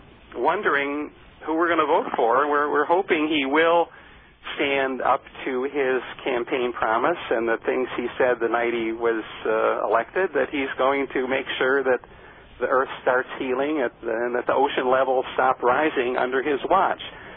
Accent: Ohio, United States; I chuckle a little bit because I've changed so much since the days I grew up in Ohio

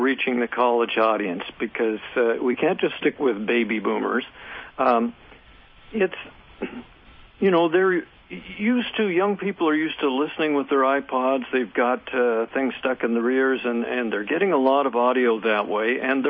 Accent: Canada; I'm actually a Canadian, so my tea party knowledge is a little bit down

